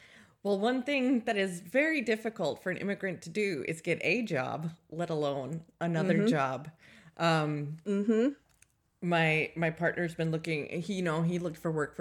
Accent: United States; now in United Kingdom; No disrespect for people who like the Queen. It's just not our jam. I'm American. I don't get it at all.

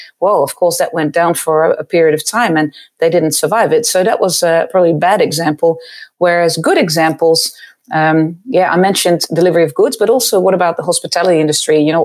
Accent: Netherlands; English is a second language; The military in the Netherlands, actually, that's my home country.

